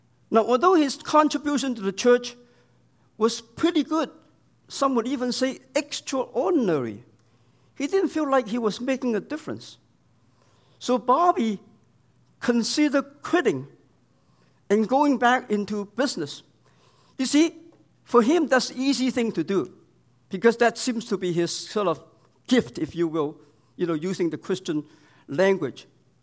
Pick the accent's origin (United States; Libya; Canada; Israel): Canada; Toronto, Ontario; That reminds me, I'm from Toronto.